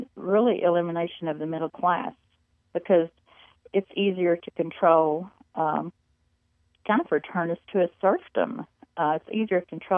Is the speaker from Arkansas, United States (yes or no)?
yes; Little Rock, Arkansas, United States; Well, I am from Little Rock, Arkansas. And I, you know, more or less grew up with the Clintons during their political career there for 20 years.